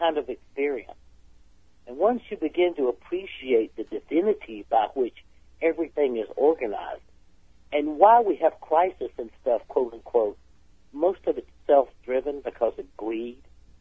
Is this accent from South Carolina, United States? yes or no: yes; South Carolina, United States; I'm from South Carolina, okay?